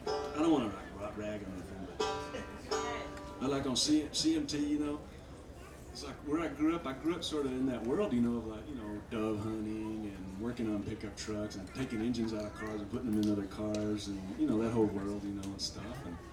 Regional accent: Texas, United States; it's sort of like a Reader's Digest version of growing up in Central Texas.

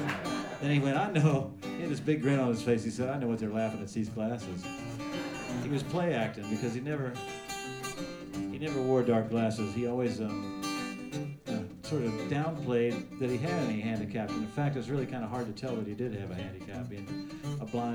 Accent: West Virginia, United States; I remember the first time I heard it was a New Year's Eve party in my hometown of West Virginia.

